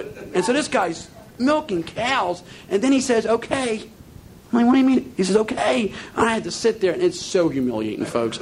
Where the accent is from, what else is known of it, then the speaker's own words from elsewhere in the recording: Philadelphia, Pennsylvania, United States; We had dogs growing up in Philadelphia, all right?